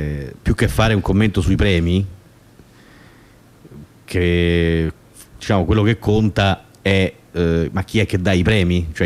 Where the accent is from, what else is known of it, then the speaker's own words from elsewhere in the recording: Rome, Lazio, Italy; perché noi siamo romani, abitiamo qui, quindi noi abbiamo dato il patrocinio anche noi come città, e io come abitante di questa città